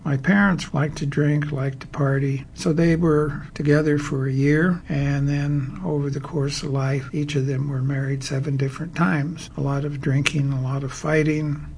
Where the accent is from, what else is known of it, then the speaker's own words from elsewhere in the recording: Montana, United States; I was born and raised on the Blackfeet Reservation in northern Montana, right on the eastern slope of the Rockies, right next to the Canadian border.